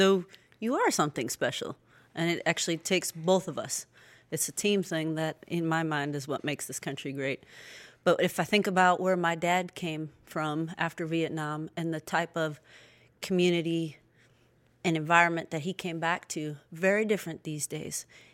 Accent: Cleveland, Ohio, United States; I grew up in Cleveland, Ohio.

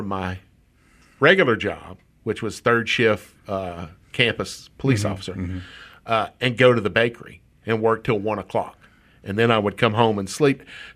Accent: Gulf Coast, United States; Me being from the Gulf Coast, I made a traditional New Orleans hard sauce for it with bourbon, sugar, and butter.

